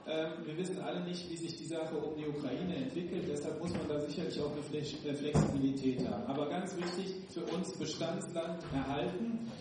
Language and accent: German; Holzweiler, North Rhine-Westphalia, Germany; Ich komme auch aus Holzweiler